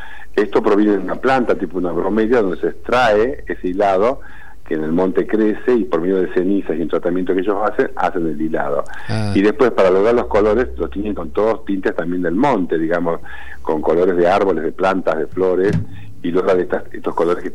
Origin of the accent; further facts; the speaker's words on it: Salta, Argentina; Yo soy salteño.